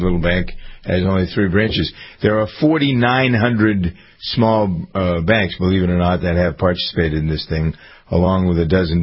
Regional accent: Framingham, Massachusetts, United States; And most of you know that I have a farm in Massachusetts here in my hometown of Framingham.

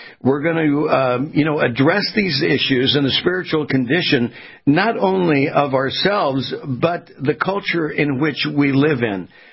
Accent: West Coast, United States; I grew up on the West Coast, all right?

